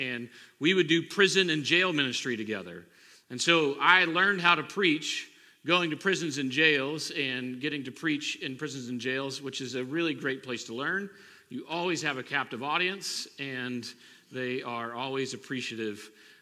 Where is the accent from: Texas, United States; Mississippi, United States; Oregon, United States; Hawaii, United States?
Mississippi, United States; I grew up in South Mississippi, and when I first started in ministry, the men who had the most impact on my life as mentors in ministry were not pastors.